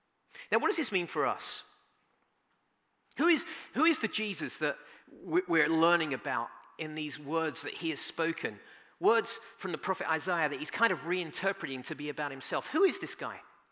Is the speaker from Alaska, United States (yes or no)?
no; Bronx, New York, United States; Also, a number of people have commented on my accent. If I speak too fast for you, I'm so sorry. I am a native New Yorker from the Bronx, as you can tell, and it gets a little tough at times.